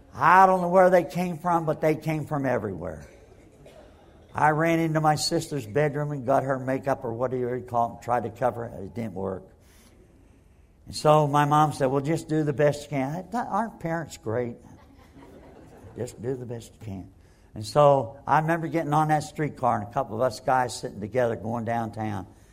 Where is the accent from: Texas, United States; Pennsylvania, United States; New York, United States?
Pennsylvania, United States; Pittsburgh; Now, I'm from Pittsburgh, and I had to go downtown on a streetcar to where they did pictures.